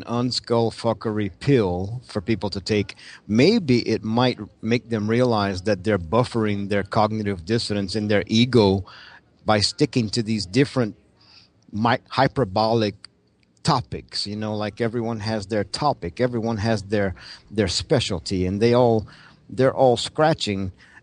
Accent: Louisiana, United States; I'm from South Louisiana.

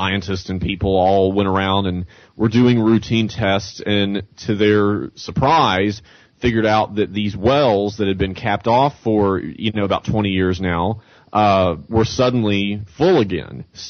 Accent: Texas, United States; when I was a child in the 80s growing up in Texas where you're surrounded by oil

